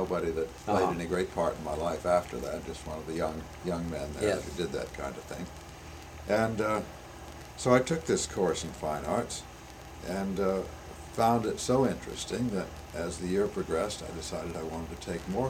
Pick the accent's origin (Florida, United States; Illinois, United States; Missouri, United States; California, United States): Missouri, United States; Kansas City; Well, first of all, I'm a real Midwesterner. I was born in Kansas City, Missouri, and grew up there, went to a private school there.